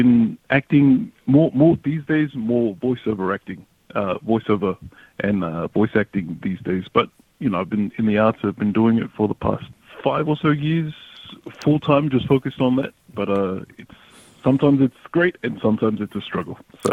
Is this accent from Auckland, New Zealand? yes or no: yes; Otara, Auckland, New Zealand; also born or lived in Otahuhu / Mangere; now in Australia; So I was born back in New Zealand in Otahu, and I grew up around that area, Otara and Mangere. So a mixture of all three before I came to Australia in 99.